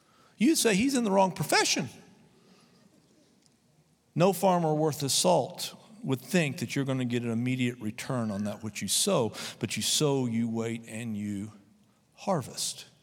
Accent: Texas, United States; We know right away, man, we are from Central West Texas.

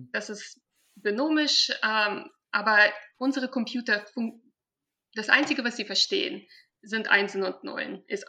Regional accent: Germany; now in United States; Also ich bin ja auch in Deutschland aufgewachsen. Daher spreche ich auch Deutsch. Aber mittlerweile lebe ich schon 15 Jahre in den USA

